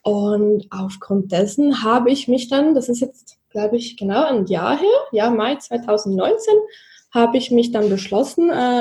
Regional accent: Zurich, Switzerland; ich bin 30 Jahre alt und ich komme aus Zürich, aus der Schweiz, vielleicht hört ihr das an meinem Dialekt ganz wenig

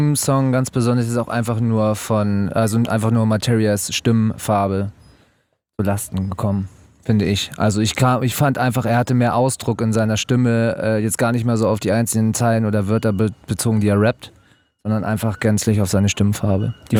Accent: Hamburg, Germany; Ich komme aus Hamburg und bin wieder in Hamburg

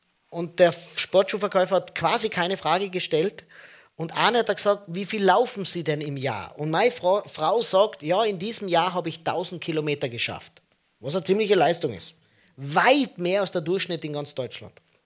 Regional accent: Tyrol, Austria; Leute, ich sage immer, was wiegt's das hat, sagt man bei uns in Tirol, ja.

